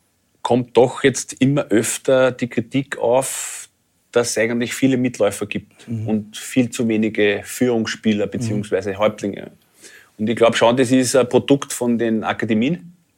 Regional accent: Austria; man kann einfach nicht als Österreicher gleich arbeiten wie die Deutschen

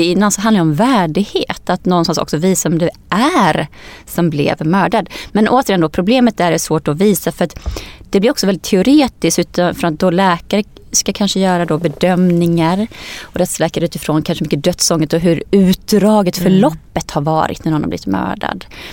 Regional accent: Skene, Västra Götaland County, Sweden; den orten jag kommer ifrån, Skene

